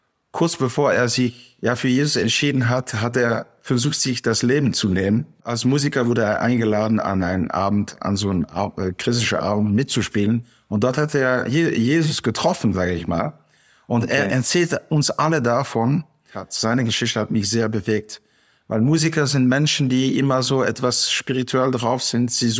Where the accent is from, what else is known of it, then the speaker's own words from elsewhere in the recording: Auvergne-Rhône-Alpes, France; also born or lived in Netherlands; Und dann bin ich nach Frankreich umgezogen mit meinen Eltern an der Schweizer Grenze neben Genf. Und dort habe ich meine Jugend verbracht. Und deshalb ist meine emotionale Sprache Französisch, aber meine Muttersprache Holländisch.